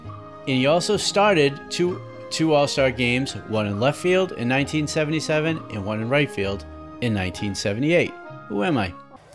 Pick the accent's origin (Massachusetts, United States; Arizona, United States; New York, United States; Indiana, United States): Massachusetts, United States; Boston; accent: Boston; I'm from Boston. I make no qualms about it. And sometimes my accent will throw off the pronunciations of names